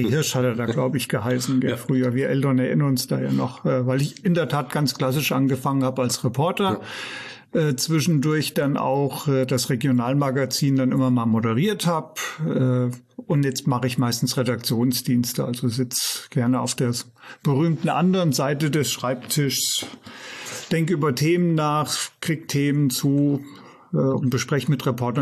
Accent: Künzell, Hesse, Germany; Nein, ich bin Künzeller.

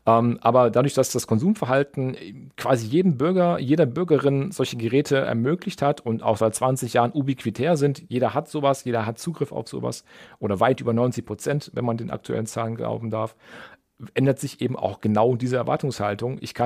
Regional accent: Lower Saxony, Germany; ich komme weiter aus dem Norden, Nähe von Lüneburg

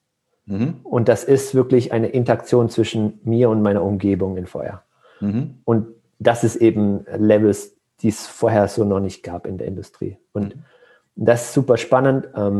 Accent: Heilbronn, Baden-Württemberg, Germany; Ja, ich bin aufgewachsen im Schwabenland, ne? Im Heilbronner Raum. Bin da auch zur Schule gegangen, im Gymnasium

